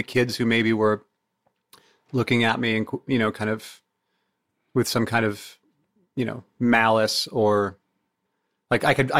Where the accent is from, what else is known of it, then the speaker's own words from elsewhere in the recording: Bremerton, Washington, United States; born there; also born or lived in moved around; So, you know, I was born in Bremerton, Washington, and then we moved here, then we moved back, then we moved here, then we moved back.